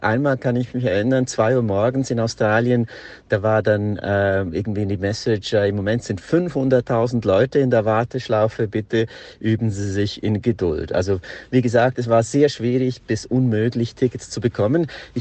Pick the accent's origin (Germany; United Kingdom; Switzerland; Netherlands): Switzerland; Für mich als Schweizer natürlich ein ganz tolles Spiel